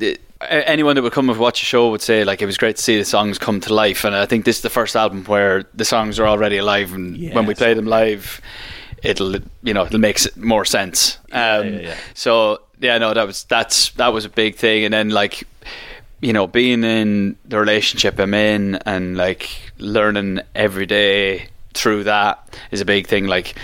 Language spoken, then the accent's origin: English; Ireland; I love being the mad little fella flying the flag. It's something that I just love being Irish.